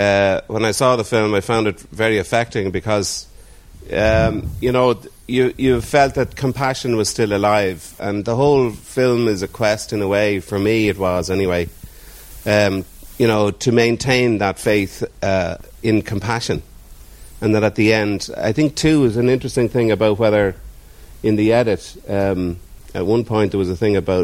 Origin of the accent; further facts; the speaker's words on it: Dublin, Leinster, Ireland; I'm from Dublin.